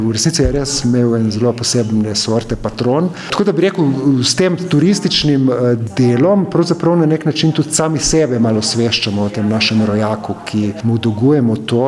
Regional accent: Goriška, Slovenia; Nisem Postojnčan, prihajam iz Vipavske doline in ko sem prišel v Postojno

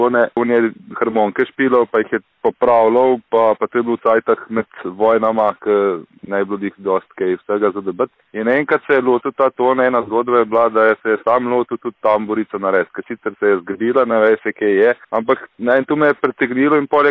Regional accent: Littoral–Inner Carniola, Slovenia; Tam, kjer smo iz Loške doline, tam še zmeraj, jaz pravim, da tam so še zmeraj pravljice doma

